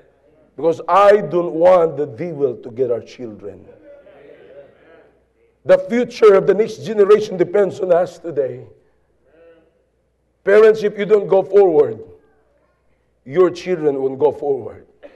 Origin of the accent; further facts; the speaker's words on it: Philippines; I'm a Filipino. And as a Filipino, I live in the Philippines. I don't live in Iraq. I live in the Philippines because I am a Filipino.